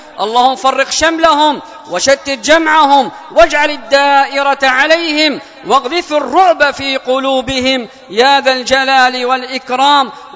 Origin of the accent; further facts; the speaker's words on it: Yemen; اللهم ادفع عن بلادنا اليمن